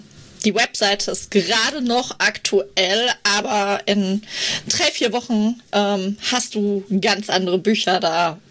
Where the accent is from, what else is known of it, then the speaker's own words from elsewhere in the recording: Bavaria, Germany; Ich bin aus der Nürnberger Region, Autorin, Lektorin, Schreibcoach und Dienstleisterin für Self-Publisher